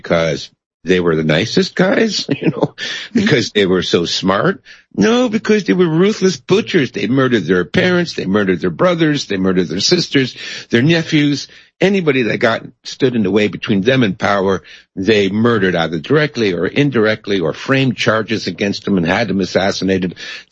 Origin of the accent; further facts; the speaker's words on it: Canada; And me, as a Canadian, my taxes go to support her, too, right?